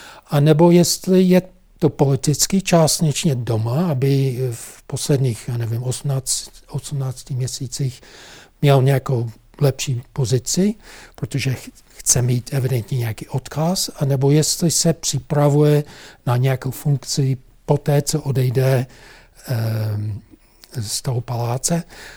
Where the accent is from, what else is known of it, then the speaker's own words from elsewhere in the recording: United States; Czech is a second language; když teď mluvím jako Američan, to používáme vůči Taiwanu